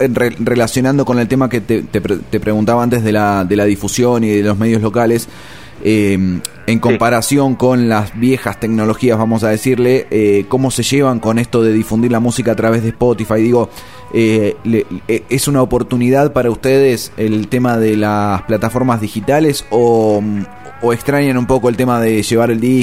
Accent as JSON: {"language": "Spanish", "town": "San Martín", "region": "Buenos Aires Province", "country": "Argentina", "tie": "born or raised there", "said": "yo cuando era chico vivía en San Martín, y dije, ¿cómo llegó desde la otra punta del conurbano?"}